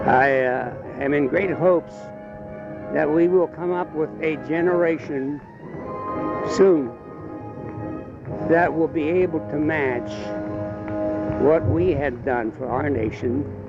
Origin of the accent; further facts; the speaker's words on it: Los Gatos, California, United States; I'm from Los Gatos, California.